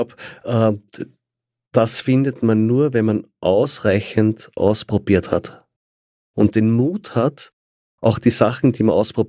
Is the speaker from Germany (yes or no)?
no; Austria; Bangkok habe ich besser gekannt als Österreich, also als meine Heimatstadt.